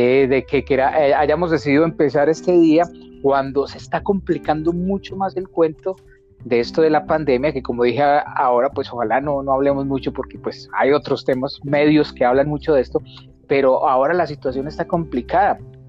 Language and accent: Spanish; Manzanares, Caldas, Colombia; tengo 41 años. Soy de Manzanares Caldas